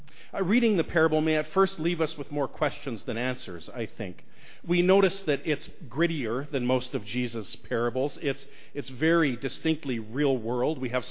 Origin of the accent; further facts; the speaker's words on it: Canada; Being Canadian, I was used to $1 and $2 coins.